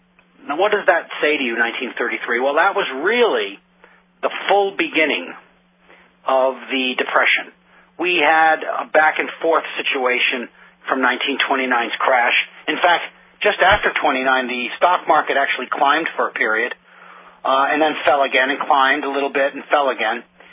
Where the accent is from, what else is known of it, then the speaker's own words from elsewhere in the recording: Northeast, United States; I mean, I grew up in the Northeast, and, geez, winter is supposed to be cold.